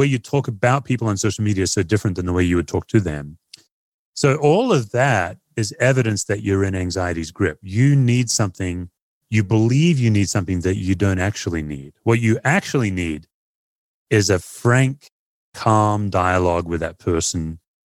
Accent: Australia; Aussies, I know a few of us, we actually work very hard at the image of being laid back.

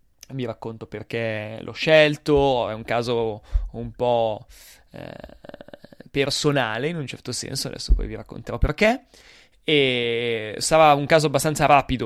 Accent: Milan, Lombardy, Italy; io sono di Milano, la mia famiglia è da generazione di Milano

